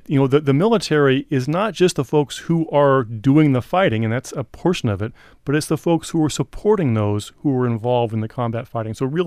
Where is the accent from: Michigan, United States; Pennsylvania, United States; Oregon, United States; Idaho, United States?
Oregon, United States; born there; I was born in Oregon, but I moved away as a young man to join the Navy.